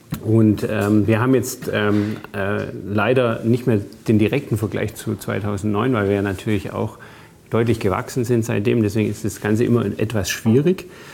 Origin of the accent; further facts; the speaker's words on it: Bavaria, Germany; Ja, ich bin im Allgäu aufgewachsen.